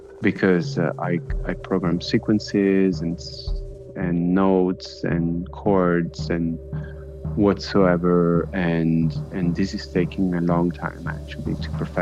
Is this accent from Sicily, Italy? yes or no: no; Verona, Veneto, Italy; now in Berlin, Germany; I'm a musician. I'm a drummer and composer. I grew up in Italy, in Verona. I've been living in Berlin since 2011.